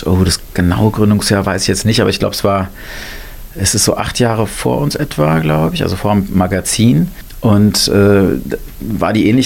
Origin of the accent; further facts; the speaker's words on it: Darmstadt, Hesse, Germany; ja, bin quasi gebürtiger Darmstädter, nicht ganz. Die erste halbe Stunde habe ich außerhalb der Stadt verbracht, aber dann kam ich mit dem Krankenwagen, weil ich eine Frühgeburt war, nach Darmstadt ins Klinikum.